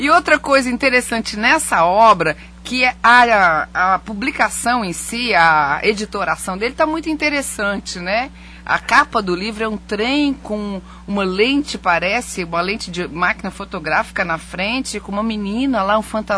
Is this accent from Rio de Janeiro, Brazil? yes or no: no; Minas Gerais, Brazil; Eu sou mineira